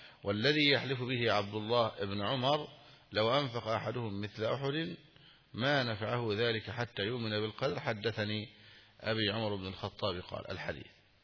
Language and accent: Arabic; Egypt; أما البيرة التي عندنا في مصر فإنها فيها كحول وتسكر